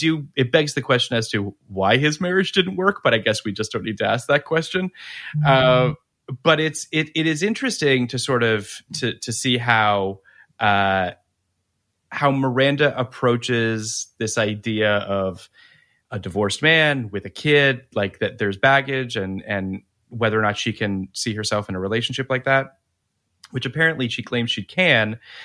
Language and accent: English; Canada; as a Canadian, I was happy to see that it was a Roots bag.